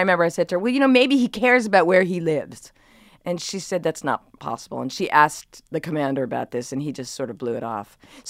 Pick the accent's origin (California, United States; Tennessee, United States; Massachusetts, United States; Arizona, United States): Massachusetts, United States; Brookline; now in New York City, United States; I live in New York City. I'm from Brookline, Massachusetts.